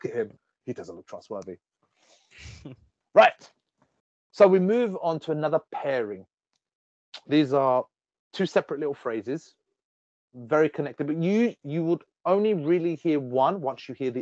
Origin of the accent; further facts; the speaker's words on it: London, United Kingdom; I go as a, well, ex-European, as a Londoner, as a Brit